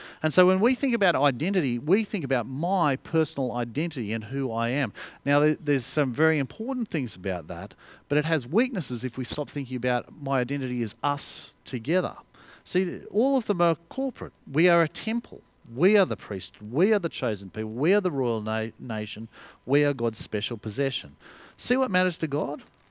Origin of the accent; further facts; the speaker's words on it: Australia; I can let go of being Australian.